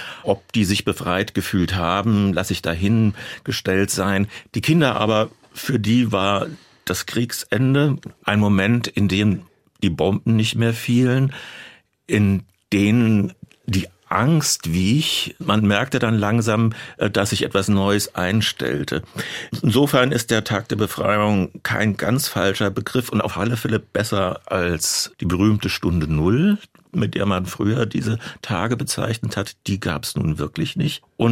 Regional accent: Darmstadt, Hesse, Germany; born there; Ich bin geboren in Darmstadt, ja, das ist richtig.

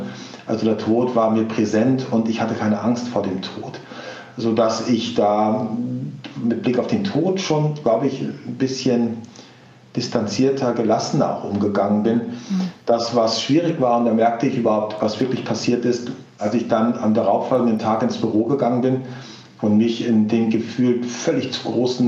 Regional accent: Lower Saxony, Germany; Ich wollte, ja, als Ostfriese, lieber tot als Sklave

